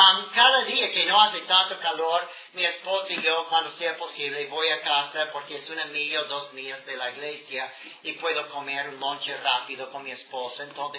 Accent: Antioquia, Colombia; porque en Antioquia, de donde vengo, es como 100 grados de temperatura y vine sudando

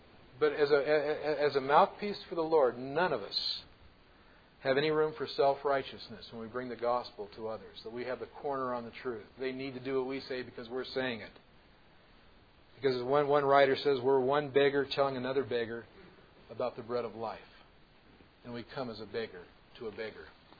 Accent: Oakland, California, United States; I was surprised because we grew up around Oakland, and when Oakland A's were kind of our team with the kids growing up

